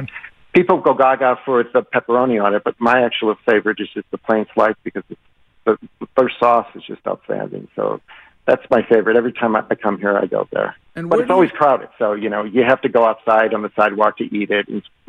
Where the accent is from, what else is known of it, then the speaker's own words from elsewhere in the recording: Chicago, Illinois, United States; That's the pizza that I grew up on in Chicago.